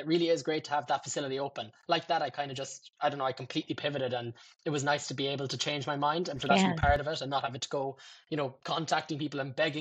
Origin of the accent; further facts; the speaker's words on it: Sligo, Connacht, Ireland; say I'm from Sligo myself.